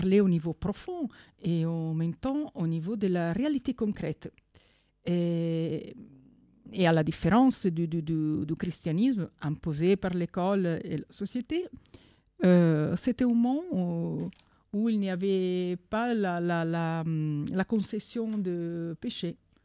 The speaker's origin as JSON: {"language": "French", "town": "Naples", "region": "Campania", "country": "Italy", "said": "Alors, je suis de Naples."}